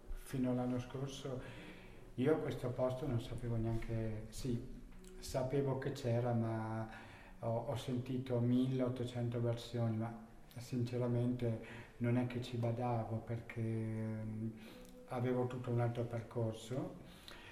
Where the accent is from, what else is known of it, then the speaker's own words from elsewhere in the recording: Praso, Trentino-Alto Adige, Italy; di Praso.